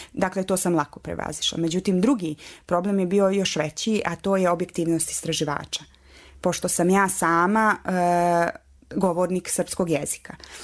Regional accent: Central Bosnia Canton, Bosnia & Herzegovina; porijeklom sam iz Srednje Bosne. Dakle, ja sam ta bila koja se premjestila iz jednog obrazovnog sistema u drugi obrazovni sistem. Ja sam ta koja je iz jednog akcenatskog sistema, iz jednog dijalekatskog

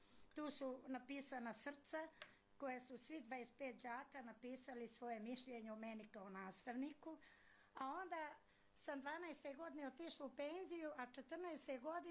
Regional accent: Andrijevica, Montenegro; born there; also born or lived in Berane / Nikšić; ja sam rođena u Andrijevici, to je nekadašnji Beranski srez, završila sam gimnaziju u Beranama, a akademiju sam završila u Nikšiću, grupa istorija geografija.

